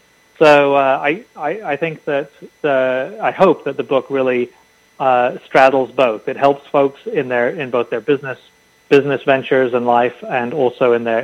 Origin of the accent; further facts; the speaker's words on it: England, United Kingdom; now in United States; Yeah, so I'm English originally. I became a U.S. citizen a little while ago.